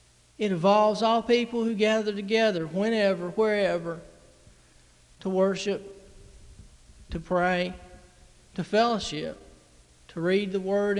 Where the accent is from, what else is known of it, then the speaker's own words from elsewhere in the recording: Roanoke, Virginia, United States; And I'm from Roanoke, and Vinton and Roanoke are practically the same thing.